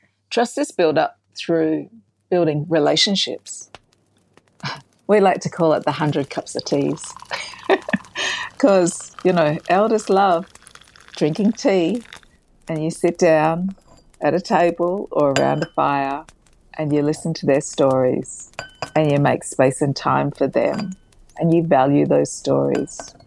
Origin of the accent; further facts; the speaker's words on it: South Australia, Australia; I grew up in South Australia.